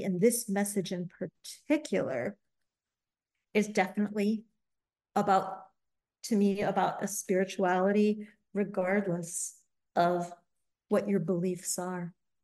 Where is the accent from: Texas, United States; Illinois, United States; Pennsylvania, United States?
Illinois, United States; Chicago; I grew up in Chicago where I took public transportation